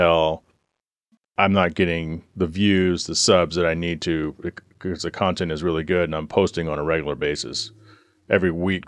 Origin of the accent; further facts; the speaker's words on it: Texas, United States; But it's baked into me because I'm from Texas.